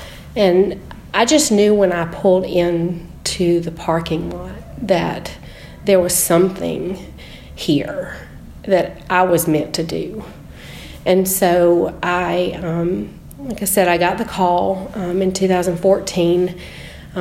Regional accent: United States; I grew up in Oconee County, and I never wanted to do anything but be a wife and a mom.

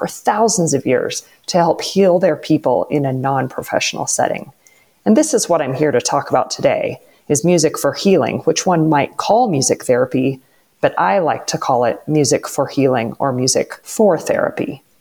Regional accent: Farmington, New Mexico, United States; I grew up in Farmington, and I came back 20 years ago to open a Suzuki violin school.

